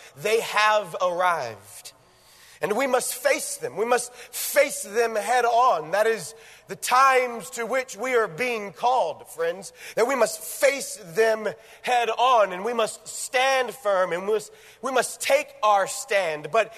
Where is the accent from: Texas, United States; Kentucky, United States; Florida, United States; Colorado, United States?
Kentucky, United States; You look at me, I'm from Kentucky, but I have all of my teeth, okay?